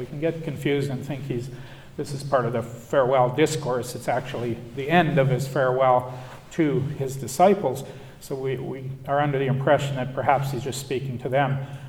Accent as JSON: {"language": "English", "town": "Saskatoon", "region": "Saskatchewan", "country": "Canada", "tie": "born or raised there", "said": "I grew up in Saskatoon. I think most of you know that. I grew up from grade 2 forward on an amazing little crescent called Middleton Crescent"}